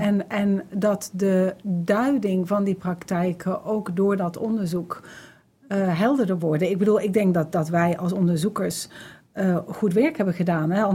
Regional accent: Netherlands; En waar wij ook als Nederlanders op de een of andere manier een relatie tot hebben.

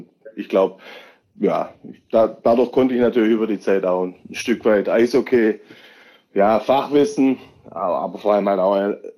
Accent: Haigerloch, Baden-Württemberg, Germany; now in Ofterdingen, Germany; Ich komme ursprünglich aus Haigerloch.

